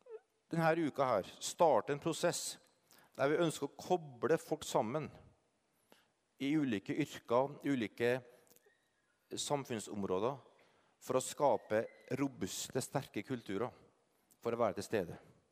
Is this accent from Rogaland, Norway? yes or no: no; Asker, Akershus, Norway; Ja, jeg har vokst opp i Asker.